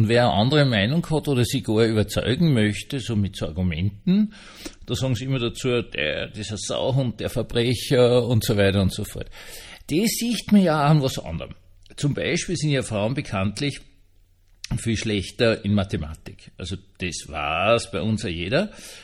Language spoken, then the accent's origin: German; Austria; Und außerdem hätte es mir sowieso als Österreicher am besten gefallen, wenn es eine Kaiserin wäre, weil dann könnte man ja unseren Bundeskanzler mit ihr verheiraten.